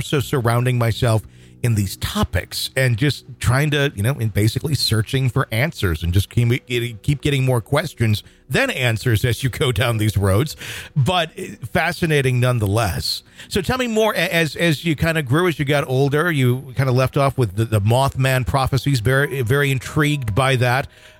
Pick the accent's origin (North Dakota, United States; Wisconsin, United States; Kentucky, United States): Wisconsin, United States; I grew up in Wisconsin originally.